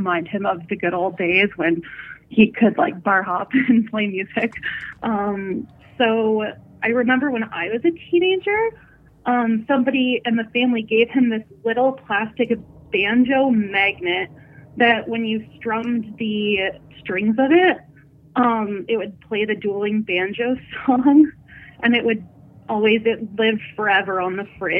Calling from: Ontario, Canada; I'm calling from Northern Ontario.

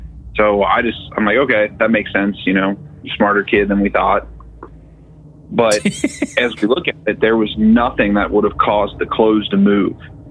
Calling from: Cincinnati, Ohio, United States; Hey, this is … from Cincinnati.

